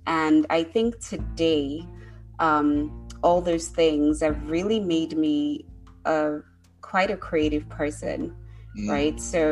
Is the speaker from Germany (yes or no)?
no; Nigeria; now in United States; So I'm originally from Nigeria, Oh, wow. Basically. Yeah. And I live in the New York metro area right now for the last like 15, 16 years or so.